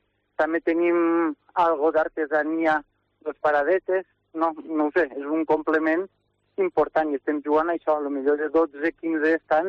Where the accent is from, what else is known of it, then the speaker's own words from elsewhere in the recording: Culla, Valencian Community, Spain; bueno, jo soc de Culla i quasi està feo dir-ho